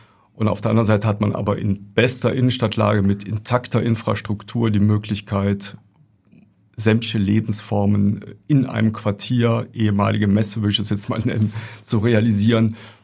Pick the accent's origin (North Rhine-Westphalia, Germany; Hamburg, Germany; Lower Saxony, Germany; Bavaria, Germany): North Rhine-Westphalia, Germany; Das ist die Stadt Aachen. Ich bin ganz in der Nähe aufgewachsen